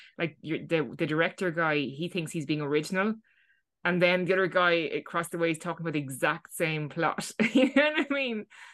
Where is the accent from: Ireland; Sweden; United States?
Ireland; there's kind of in jokes there that you kind of slightly get being an Irish person.